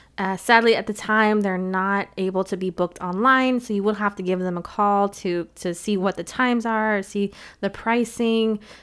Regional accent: Texas, United States; We're Texas. Right. We're from Texas. Of course, we love barbecue.

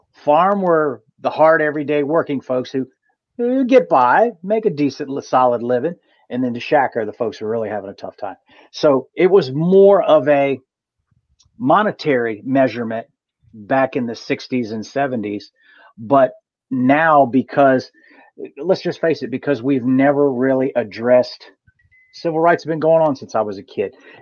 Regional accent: Virginia, United States; I am from Virginia, born and raised in Virginia. I've been around a long time.

